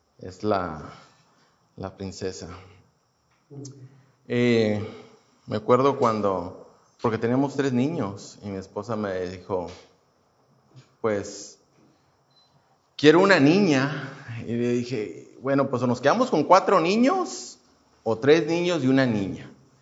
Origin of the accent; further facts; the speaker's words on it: Houston, Texas, United States; Vengo de la ciudad de Houston. He vivido ahí casi toda mi vida.